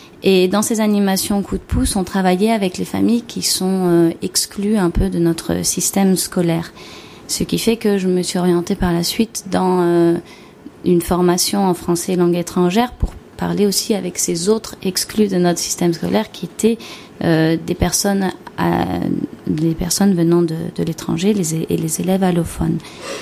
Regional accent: Mexico; je suis plurilingue, je suis bilingue espagnole. J'ai grandi au Mexique. Quand je suis arrivée au Mexique, je ne parlais pas du tout l'espagnol

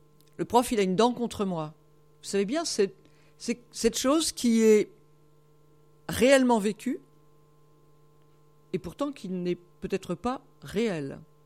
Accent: Brittany, France; Enfin, moi je suis bretonne, hein, je vois bien ce que c'est

